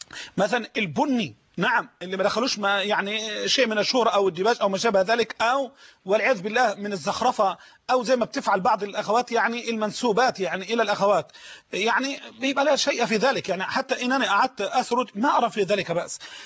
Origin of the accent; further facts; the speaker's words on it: Dimshalt, Dakahlia, Egypt; خطبة الجمعة القادمة إن شاء الله في قريتي ديم الشلت مركز ذكرنا الزقالية، ديم الشلت مركز ذكرنس دقالية بلدي دي مشلت